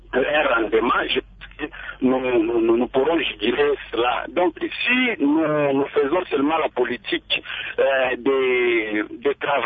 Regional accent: Bukavu, South Kivu, DR Congo; ici chez nous, au Sud Kivu, nous sommes dans une province où il y a au moins 8 territoires

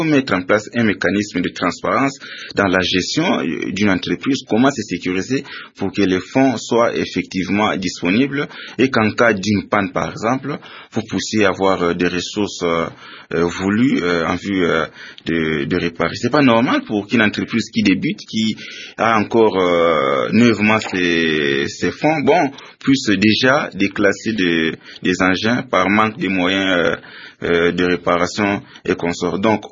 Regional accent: DR Congo; mais avoir la mentalité qui nous habite jusque-là en tant que Congolais

